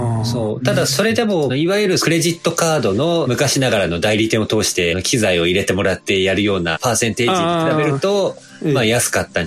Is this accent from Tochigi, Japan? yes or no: yes; Tochigi, Japan; 地元が栃木なんで、益子焼きのあれに。